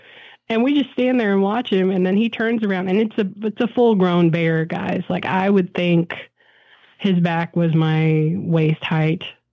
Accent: Tennessee, United States; Like, I'm born and raised in Middle Tennessee. East is where the bears are. West is where Memphis is. I know these things.

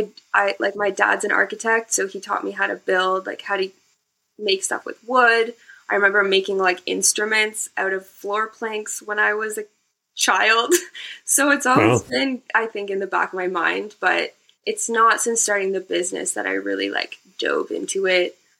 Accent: Ontario, Canada; now in Halifax, Canada; I'm originally from Ontario. Which we call Unterrible now.

